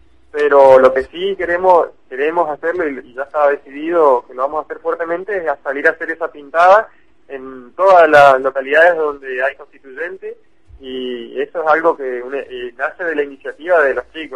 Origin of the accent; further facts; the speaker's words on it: Posadas, Misiones, Argentina; Quería decirles que somos los de Posadas somos universitarios más que nada